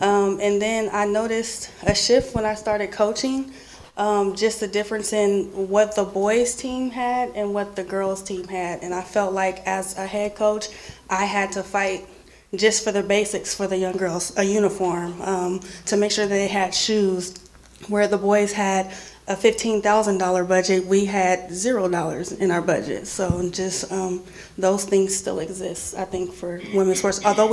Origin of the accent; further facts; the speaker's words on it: San Francisco, California, United States; but I just remember growing up in San Francisco, none of the girls wanted to play sports.